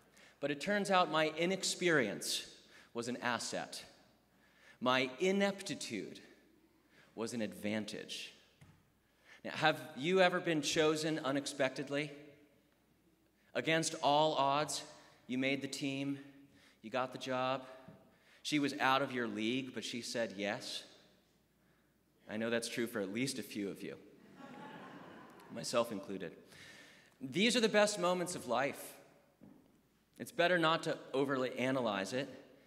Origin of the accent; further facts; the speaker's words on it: Boston, Massachusetts, United States; So I did my best southern drawl when I said that I was from Boston, Massachusetts.